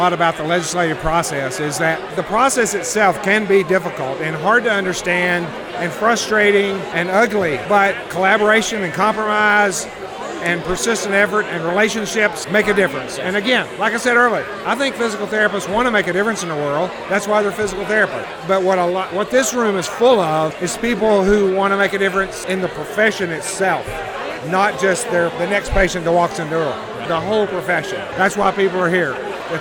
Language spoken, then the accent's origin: English; Tennessee, United States; Tennessee.